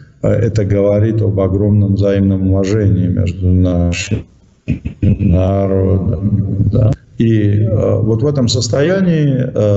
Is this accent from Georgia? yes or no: yes; Georgia; Russian is a second language; зачем меня столь сильно критикуют в Грузии, у меня на родине, называют агентом Кремля, врагом Отечества